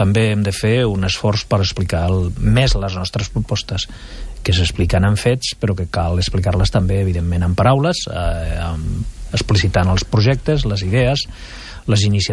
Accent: Catalonia, Spain; Jo sóc català i catalanista.

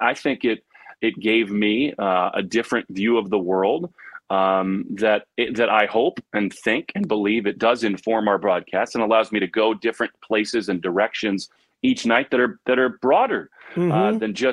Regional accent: Virginia, United States; But, you know, we grew up in Northern Virginia. I was born in 1979, my brother 3 years before that.

